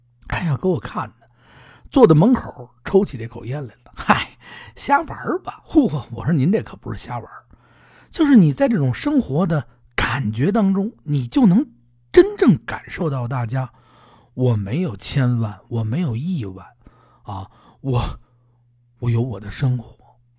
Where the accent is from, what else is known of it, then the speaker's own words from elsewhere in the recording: Beijing, China; 我这心想，我是北京人还是好？